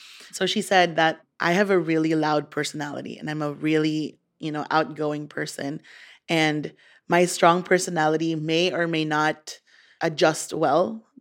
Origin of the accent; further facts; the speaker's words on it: Philippines; A girl in my class, because I guess the teacher had introduced me that I came from the Philippines, she turns around